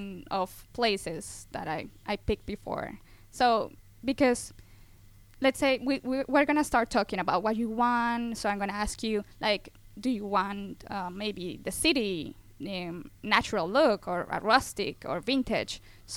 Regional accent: Colombia; born there; English is a second language; I was born in Colombia, but there I graduated actually from nursing and aesthetics.

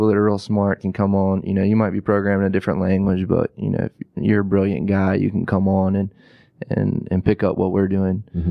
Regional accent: Greenville, North Carolina, United States; I grew up in Greenville, so can give you a good answer about that.

